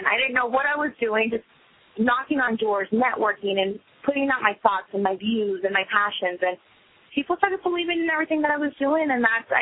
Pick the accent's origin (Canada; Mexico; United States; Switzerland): United States; Las Vegas, Nevada; They decided to bring it to Las Vegas. And we moved, and it kind of just Vegas grew on me. I was raised up in Vegas.